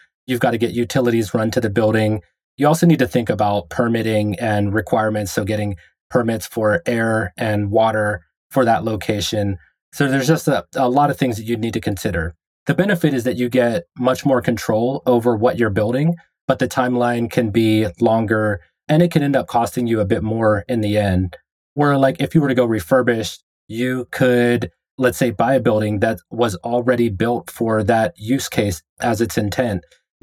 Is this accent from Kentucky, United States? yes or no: no; Pittsburgh, Pennsylvania, United States; my hometown, Pittsburgh, was like the home of Alcoa.